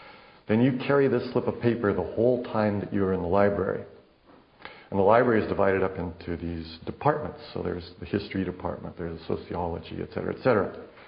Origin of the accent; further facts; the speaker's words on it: United States; I am an American. Whether I like it or not, that's just a fact. I grew up here.